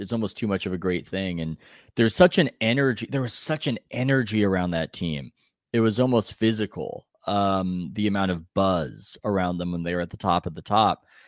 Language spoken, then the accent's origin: English; San Diego, California, United States; I'm from San Diego.